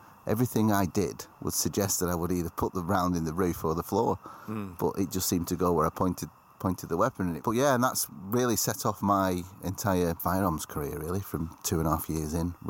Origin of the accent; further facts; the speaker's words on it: Leyland, North West England, United Kingdom; also born or lived in South Ribble / Farrington; We grew up mainly around the Leyland, South Ribble, Farrington sort of area, so proper Lancashire working class upbringing, really.